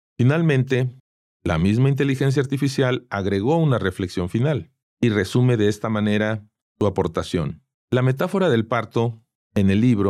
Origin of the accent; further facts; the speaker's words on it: Puebla, Mexico; born there; also born or lived in Mexico City; Por eso los 6 hijos, 3 somos nacidos en Puebla, yo soy el tercero, mis 2 hermanas mayores y yo.